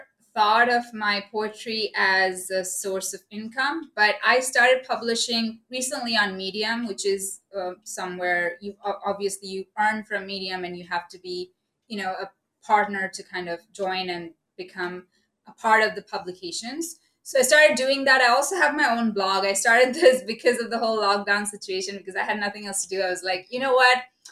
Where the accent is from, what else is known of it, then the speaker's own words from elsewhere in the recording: West Bengal, India; English is a second language; moved away as an adult; I'm from the eastern part of India. I'm from West Bengal. I moved in, I think, 2016 or so.